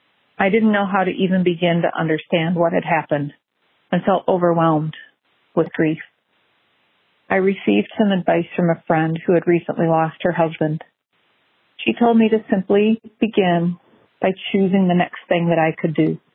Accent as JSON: {"language": "English", "region": "Michigan", "country": "United States", "said": "I'm from Michigan."}